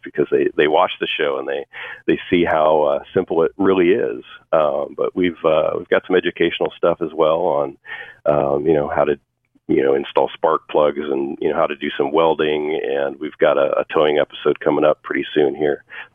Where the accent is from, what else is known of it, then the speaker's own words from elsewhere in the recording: Washington, United States; I grew up in up in Washington State, and it was mainly due to my dad and my two older brothers being into vehicles.